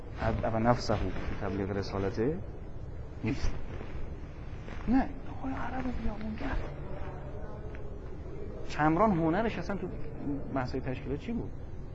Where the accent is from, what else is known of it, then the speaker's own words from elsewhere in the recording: Tehran, Tehran Province, Iran; و من بچه کجا میگم بچه ناف تهرانم